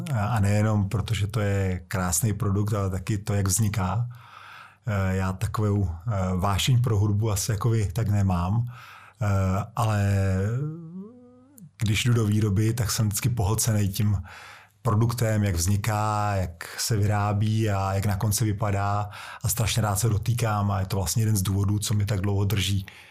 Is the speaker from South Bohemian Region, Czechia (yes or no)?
yes; Vimperk, South Bohemian Region, Czechia; já pocházím z Vimperka, z jihu Čech, a to je malé město v Sudetech, kde byla největší knihárna a tiskárna kalendářů a knih za první republiky.